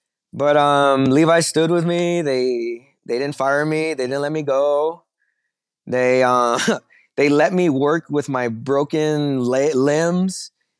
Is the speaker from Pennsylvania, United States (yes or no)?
no; Pico Rivera, California, United States; No, I'm from East LA. There's a small city called Pico Rivera.